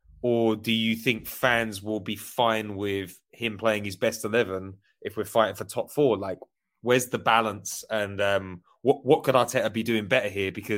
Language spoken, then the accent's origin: English; East of England, United Kingdom; All right, Matt, I grew up in Essex. I understand the Essex mentality.